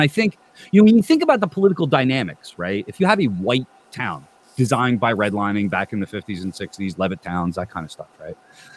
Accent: Clark, New Jersey, United States; And then you have my hometown of Clark

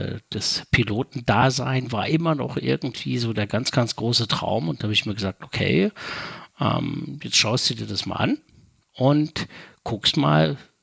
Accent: Thuringia, Germany; accent: Thuringian; Also ich bin gebürtig aus Thüringen, das schon seit langer, langer Zeit, bin mittlerweile auch schon 50 Jahre alt

